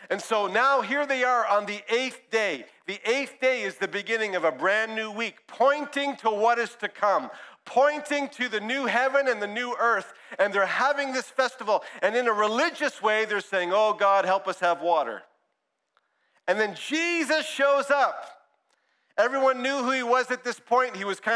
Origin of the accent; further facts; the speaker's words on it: Brampton, Ontario, Canada; We grew up in Western Ontario in Brampton.